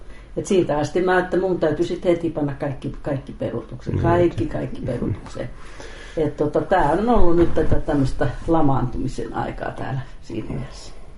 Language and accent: Finnish; Kivijärvi, Central Finland, Finland; born there; Se oli se talo, missä mä synnyin täällä Kivijärvellä.